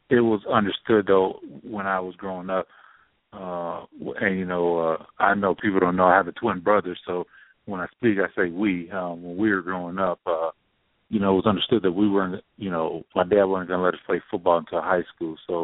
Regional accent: Denver, Colorado, United States; I'm from Denver, Colorado.

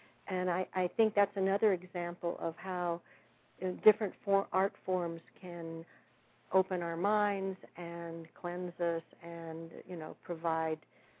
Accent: Denver, Colorado, United States; now in Miami, United States; I'm from Denver originally, and I love Miami.

